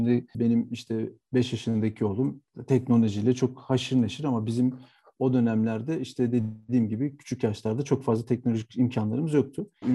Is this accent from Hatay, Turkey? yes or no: no; İzmit, Kocaeli, Turkey; also born or lived in Eskişehir; Ben 78 Eskişehir doğumluyum. Çocukluğum İzmit'te geçti. İzmit'in Körfez ilçesinde. Bütün ilkokul, ortaokul, lise öğrenim hayatım yine aynı şekilde Körfez'de geçti. Sonrasında 95 senesinde İstanbul Teknik Üniversitesi makine mühendisliğini kazandım.